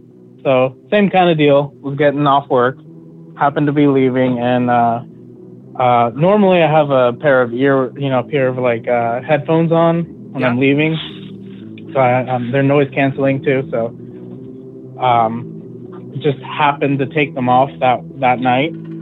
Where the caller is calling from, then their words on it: Seattle, Washington, United States; from Seattle again.